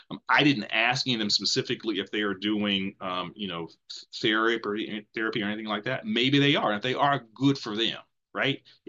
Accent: Greensboro, North Carolina, United States; work for a Fortune company based in Winston-Salem, which is 30 minutes from my hometown of Greensboro.

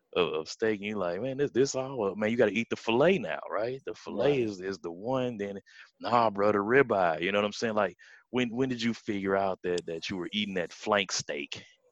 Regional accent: Florissant, Missouri, United States; because at the time I grew up in Florissant, it was probably about 50-50 where I was at.

